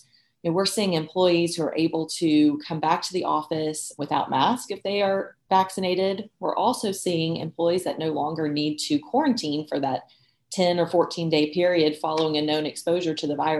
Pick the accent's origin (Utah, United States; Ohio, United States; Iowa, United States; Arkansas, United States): Arkansas, United States; including my home state of Arkansas.